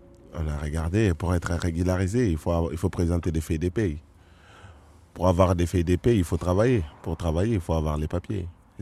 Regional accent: Mali; moved away as an adult; now in France; Moi, j'ai quitté le Mali pour un objectif bien précis, c'est venir en France.

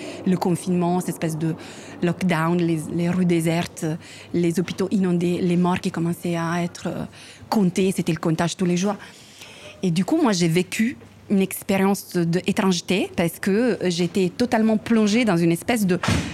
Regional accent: Italy; comme moi, je suis italienne, et je me suis formée en Italie

